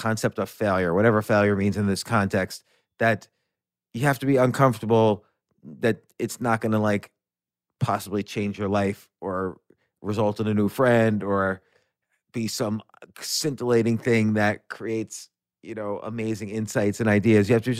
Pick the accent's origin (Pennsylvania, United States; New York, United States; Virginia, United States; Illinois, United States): New York, United States; New York City; I was born in New York City. I grew up around there, but I came back to New York City as an adult with a job